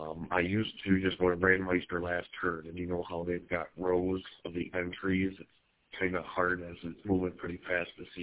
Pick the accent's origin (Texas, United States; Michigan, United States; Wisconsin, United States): Michigan, United States; Cadillac; now in Linden, United States; And, I'm originally from the Cadillac area, did fire an EMS up there, and they shut down the EMS, moved down here with family in Linden